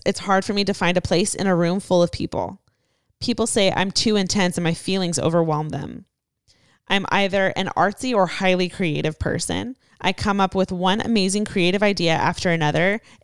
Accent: Portugal; English is a second language; you can say it. I'm from Portugal.

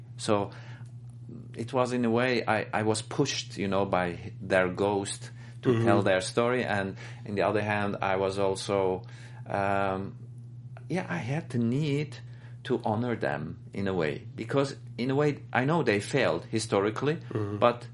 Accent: Switzerland; also born or lived in Baghdad, Iraq; I grew up in Switzerland since I came as a child to Switzerland.

